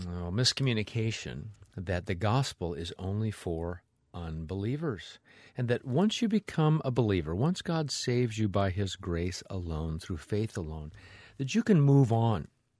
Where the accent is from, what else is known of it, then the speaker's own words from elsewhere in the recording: Nebraska, United States; Hey, I was super happy I was from Nebraska so I could order a Diet Pop and everybody would know what I was talking about.